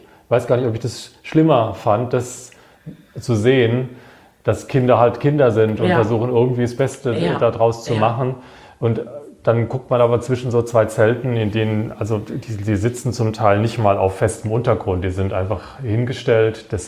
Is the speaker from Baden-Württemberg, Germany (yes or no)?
yes; Wiesloch, Baden-Württemberg, Germany; weil meine Heimatstadt Wiesloch, die hat auch genauso viele Einwohner etwa.